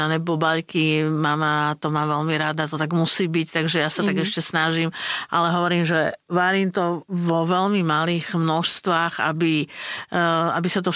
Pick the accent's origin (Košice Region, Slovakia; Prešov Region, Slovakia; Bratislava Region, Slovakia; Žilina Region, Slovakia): Bratislava Region, Slovakia; Bratislava; ja pochádzam z mesta, z Bratislavy, čiže my sme mali také dosť ako zvyky zaujímavé tým, že zase, ja som sa síce narodila v Bratislave, ale moji rodičia, ako to býva, obidvaja študovali na vysokej škole, prišli, mama je zo Spiša, otec je zo Záhoria